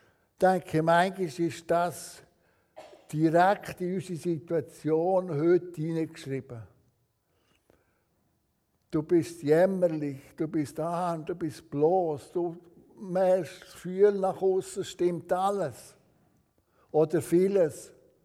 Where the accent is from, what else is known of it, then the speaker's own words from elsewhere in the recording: Switzerland; gerade wir als Schweizer, wo es uns am besten geht, weltweit gesehen.